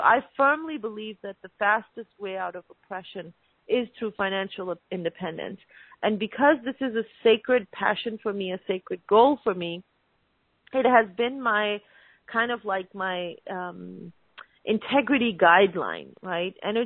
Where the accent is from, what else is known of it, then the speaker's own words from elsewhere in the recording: Pakistan; of course, I was born and raised in Pakistan